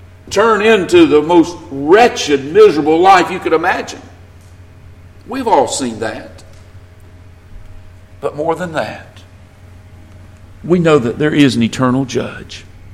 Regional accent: the South, United States; I'm a Southerner. Well, I don't have to tell you that. You listen to me talk, tell that.

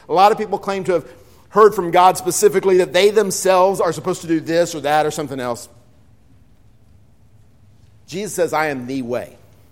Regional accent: Texas, United States; also born or lived in Oklahoma; You know, I grew up in Texas. And then we moved to Oklahoma.

